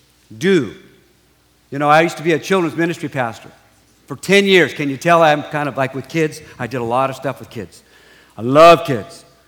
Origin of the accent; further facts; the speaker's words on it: San Diego, California, United States; born there; I was born in San Diego, as I mentioned. I was born in the late 40s.